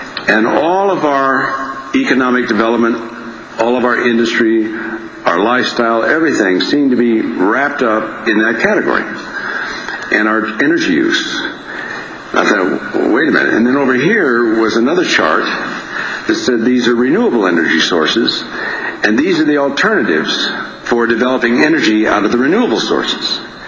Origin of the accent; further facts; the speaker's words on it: Los Angeles, California, United States; I grew up in Los Angeles at a time when Los Angeles hadn't hit the high development phase